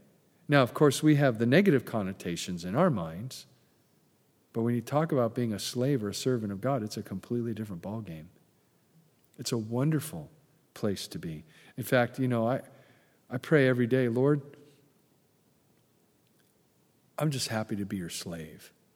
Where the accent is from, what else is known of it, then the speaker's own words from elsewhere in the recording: California, United States; now in Memphis, United States; I'm from Southern California. I mean, that's weird in and of itself, right? And here I am in Memphis